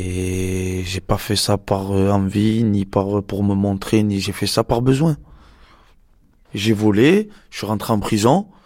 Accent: Marseille, Provence-Alpes-Côte d'Azur, France; J'ai 29 ans, je suis de Marseille, du 3e arrondissement.

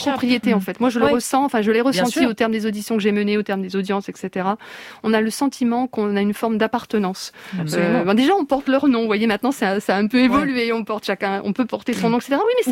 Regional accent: Hauts-de-France, France; Moi je viens donc du Pas-de-Calais

